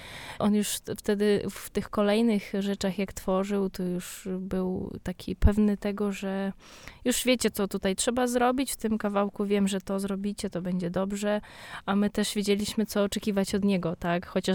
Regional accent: Ukraine; now in Poland; a ja przyjechałam z Ukrainy i tego mi bardzo brakowało

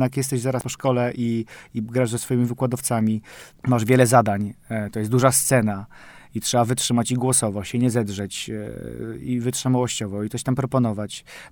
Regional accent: Szczecin, West Pomeranian Voivodeship, Poland; bo ja w ogóle pochodzę ze Szczecina.

